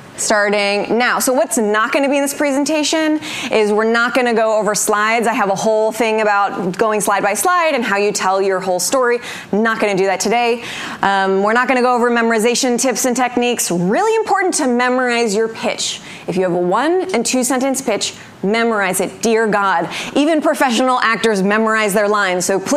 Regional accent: Pasadena, California, United States; I grew up here in Pasadena, born and bred. I went to Mayfield Senior. I went to Chandler School, where I was yesterday, living out my memories of awkwardness, but very dramatic nonetheless.

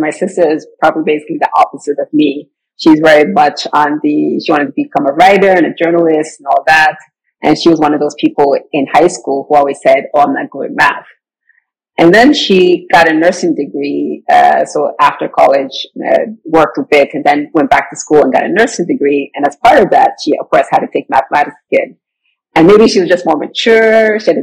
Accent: Nigeria; now in United States; which me as a Nigerian was a very different culture as a Nigerian American.

